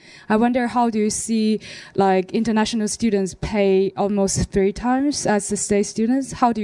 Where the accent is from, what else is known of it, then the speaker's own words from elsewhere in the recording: Colombia; English is a second language; I'm a student from Columbia. I'm studying economics and education.